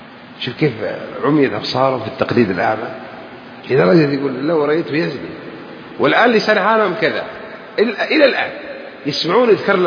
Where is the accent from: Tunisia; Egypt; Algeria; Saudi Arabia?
Saudi Arabia; انقلوها كذا لهجتنا شوي، في جدة ولا في نجد